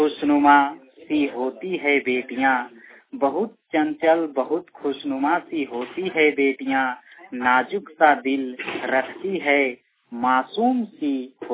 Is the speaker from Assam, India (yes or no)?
no; Fatehpur, Jharkhand, India; बोकारो जिला के फतेहपुर ग्राम का निवासी हूँ।